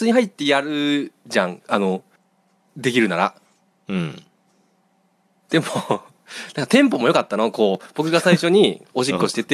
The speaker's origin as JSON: {"language": "Japanese", "region": "Kansai", "country": "Japan", "said": "で僕ら関西人じゃないですか、まあまあまあ、関西人だから"}